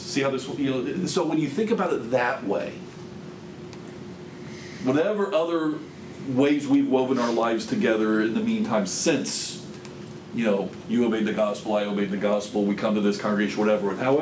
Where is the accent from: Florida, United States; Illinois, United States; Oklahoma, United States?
Florida, United States; now in Texas, United States; I'm from Florida. You know, what literally brought me to Texas? Preaching.